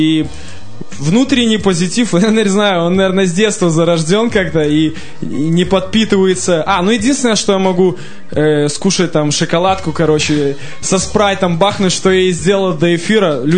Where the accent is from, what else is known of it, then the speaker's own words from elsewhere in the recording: Gomel, Gomel Region, Belarus; also born or lived in Minsk; То есть это мой родной город, который я никогда не забываю, потому что родители оттуда, и то есть вся моя родня оттуда, и я там прожил какое-то определенное количество времени. То есть считаю свой город Гомель своим родным городом